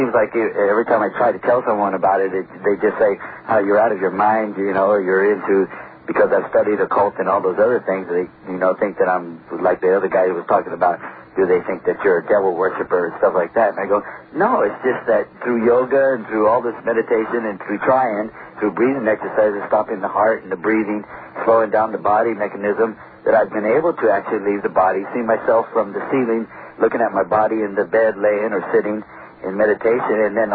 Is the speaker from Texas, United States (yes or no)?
no; California, United States; I'm from the Bay Area